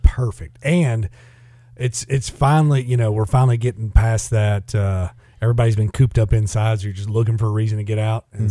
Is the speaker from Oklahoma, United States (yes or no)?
yes; Oklahoma, United States; Growing up in Oklahoma in Central Time, and I still, in my mind, Central Time makes the most sense.